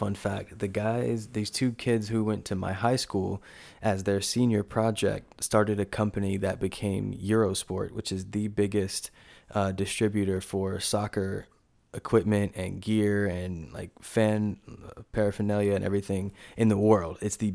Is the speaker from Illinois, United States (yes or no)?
no; Durham, North Carolina, United States; Durham, North Carolina.